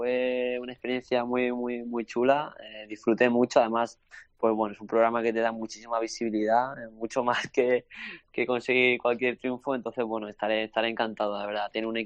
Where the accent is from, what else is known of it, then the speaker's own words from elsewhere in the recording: Toledo, Castilla-La Mancha, Spain; now in Gerindote, Spain; no, no, yo soy de Toledo, soy de Castilla-La Mancha.